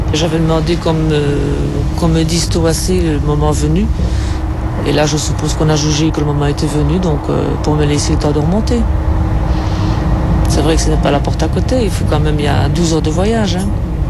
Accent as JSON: {"language": "French", "country": "Belgium", "accent": "Belgian", "said": "Mon accent est belge. Je suis belge."}